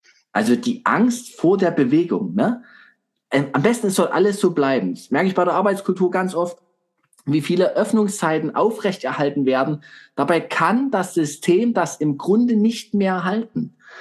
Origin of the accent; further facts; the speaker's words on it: Germany; aber ich bin ja selber Deutscher. Ich sag, wir Deutschen machen ganz häufig Dinge